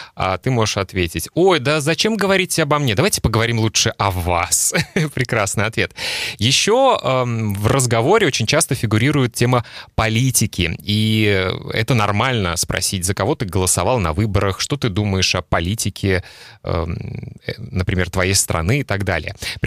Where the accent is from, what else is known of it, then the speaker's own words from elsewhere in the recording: Russia; born there; И во мне тоже есть много русского и российского, потому что я родился в России.